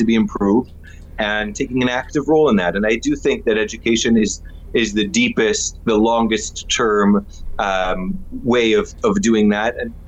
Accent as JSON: {"language": "English", "country": "Canada", "tie": "born or raised there", "also_born_or_lived": "United States", "moved": "yes", "lives_now": "Israel", "said": "I grew up in Canada and then in the United States, and came to Israel about 15 years ago to be an educator"}